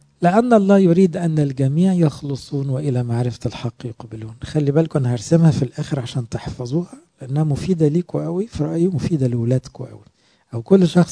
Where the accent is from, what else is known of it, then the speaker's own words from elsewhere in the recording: Egypt; وموجودة في سفارة سويسرا عندنا في مصر تمثالها